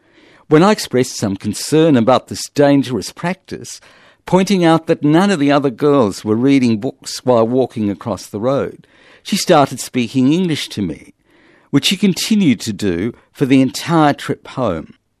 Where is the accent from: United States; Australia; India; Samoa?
Australia; on my experience as an Australian-born and raised bilingual and as the father of an Australian-born and raised bilingual.